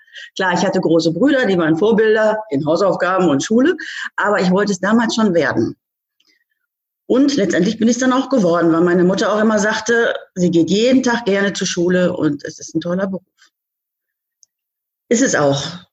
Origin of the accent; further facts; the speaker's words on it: Bielefeld, North Rhine-Westphalia, Germany; ich komme aus Bielefeld